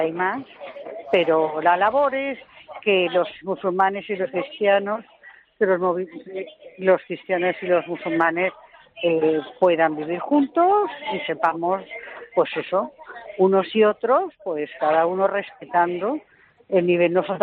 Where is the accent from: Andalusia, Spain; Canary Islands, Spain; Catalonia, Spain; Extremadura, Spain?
Catalonia, Spain; Barcelona; Soy catalana, pero española. Soy española, he nacido en España. Afortunadamente en Cataluña, porque me gusta mi ciudad